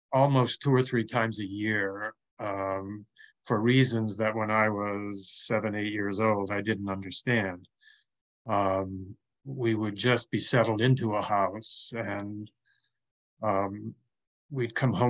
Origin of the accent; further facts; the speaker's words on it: Newfoundland and Labrador, Canada; It's the story of my eighth year growing up in Newfoundland, the most easterly province of Canada. And I lived in the most easterly part of that province, so way out in the North Atlantic.